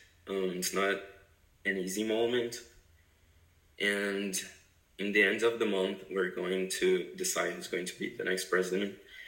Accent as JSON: {"language": "English", "country": "Brazil", "second_language": "English", "said": "I'm from Brazil. I'm 17 years old"}